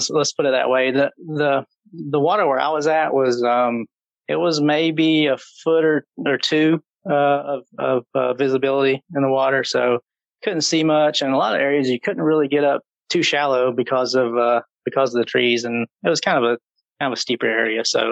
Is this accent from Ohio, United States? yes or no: no; Tennessee, United States; now in Louisville, United States; No, I'm actually a Tennessee native. I grew up in East Tennessee, but I've been in Louisville for about 10 and a half years.